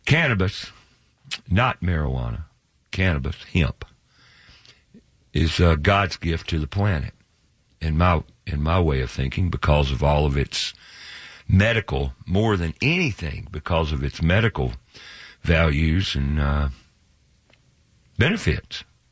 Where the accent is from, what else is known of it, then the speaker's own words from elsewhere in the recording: Charlotte, North Carolina, United States; I used to be a big race fan growing up in Charlotte, of course, you know, with all the racing that went on here.